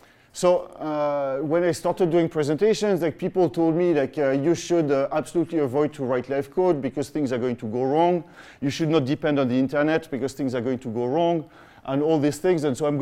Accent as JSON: {"language": "English", "country": "France", "accent": "French", "second_language": "English", "lives_now": "San Francisco, United States", "said": "you guessed that I'm coming from San Francisco, which is true. So the accent is French"}